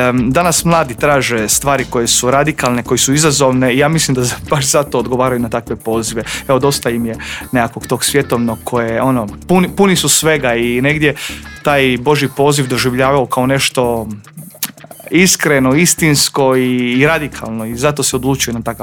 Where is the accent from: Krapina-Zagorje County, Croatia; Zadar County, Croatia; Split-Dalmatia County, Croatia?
Krapina-Zagorje County, Croatia; Pregrada; dolazim iz Pregrada, iz jednog malog mjesta u Zagorju.